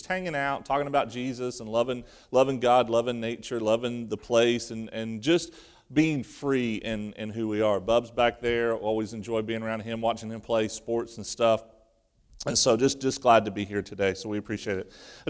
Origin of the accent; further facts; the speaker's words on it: Ohio, United States; I was born and raised in Ohio.